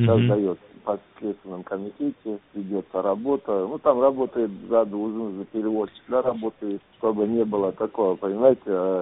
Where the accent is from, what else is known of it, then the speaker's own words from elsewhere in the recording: Tajikistan; Ну, сам как бы узбек, гражданин Таджикистана.